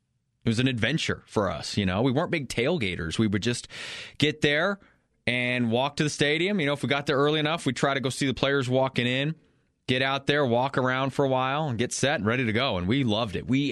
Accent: Colorado, United States; I'm from Eastern Colorado, so it was always a drive for us.

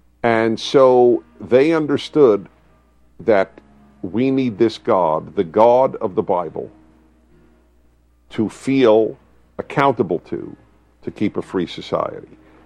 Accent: United States; I'm deeply committed to Judaism as an American, obviously.

